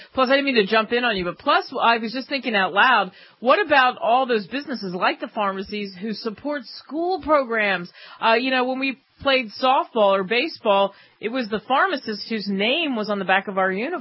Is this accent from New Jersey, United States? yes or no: yes; Cherry Hill, New Jersey, United States; When I was a kid growing up in Cherry Hill, New Jersey, we knew our pharmacists.